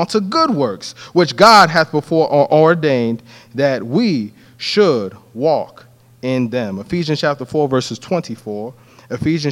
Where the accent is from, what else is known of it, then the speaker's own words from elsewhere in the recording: New York City, New York, United States; Originally, I'm from Brooklyn, New York, Crown Heights, Brooklyn, New York. And on the East Coast during this time of year, it gets significantly cold.